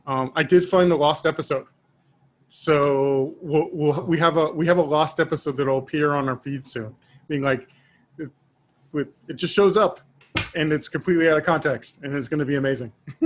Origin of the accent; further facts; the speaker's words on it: Texas, United States; As a Texan, I have to wear jeans.